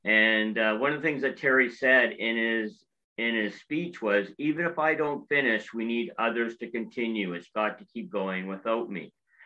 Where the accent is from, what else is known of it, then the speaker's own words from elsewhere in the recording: Port Coquitlam, British Columbia, Canada; we grew up in Port Coquitlam in the Vancouver area